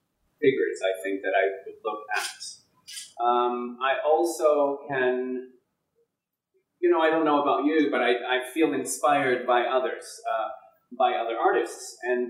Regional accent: Lisbon, Portugal; now in United States; I'm originally from Lisbon, Portugal. Came to the United States 7 years ago.

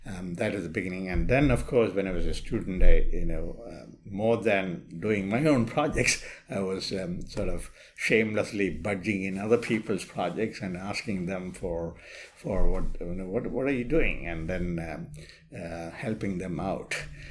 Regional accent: India; Going back many, many years ago, when I was in India, I was born in India, I was raised there.

